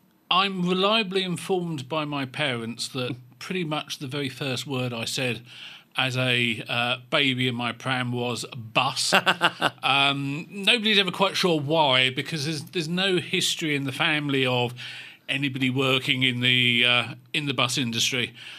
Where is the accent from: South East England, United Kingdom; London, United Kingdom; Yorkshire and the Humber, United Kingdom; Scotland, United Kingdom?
South East England, United Kingdom; Rochester; So I'm originally from the city of Rochester in Kent.